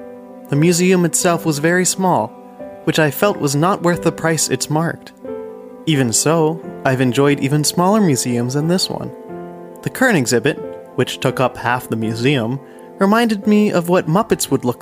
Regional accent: New York City, New York, United States; Maybe it is because I grew up in New York City.

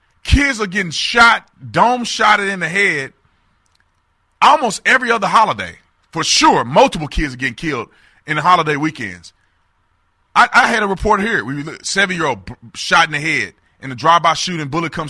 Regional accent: Eastwood, Texas, United States; I grew up in Eastwood, Texas, a part of my life, not of my whole life. Gunshots every night.

